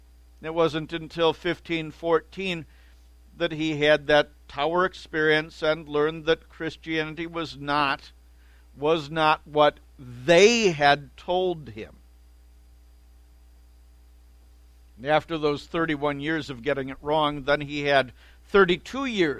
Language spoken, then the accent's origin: English; Chicago, Illinois, United States; I remember being told as a youth growing up in the Chicago area